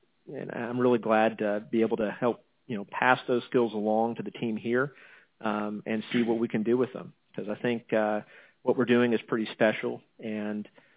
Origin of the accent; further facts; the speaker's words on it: Wichita, Kansas, United States; But I grew up in Wichita, Kansas, and got a degree from Kansas State University in computer science